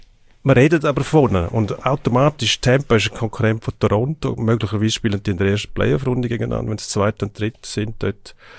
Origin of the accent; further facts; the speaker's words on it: Switzerland; Oder der Misch gerettelt, wie man bei uns in der Schweiz auch so schön sagt.